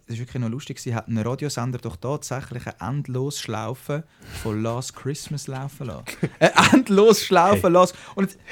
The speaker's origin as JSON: {"language": "German", "country": "Switzerland", "said": "Ich glaube, im Telefonieren sind wir Schweizer einfach die Weltmeister im Ciao sagen."}